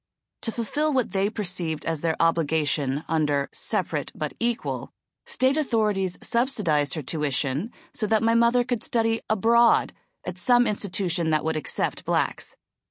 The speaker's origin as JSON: {"language": "English", "town": "Washington", "region": "District of Columbia", "country": "United States", "tie": "born or raised there", "said": "I was born in Columbia in 1954, the year the Supreme Court invalidated racial segregation in public schools. I visited frequently, but did not live there."}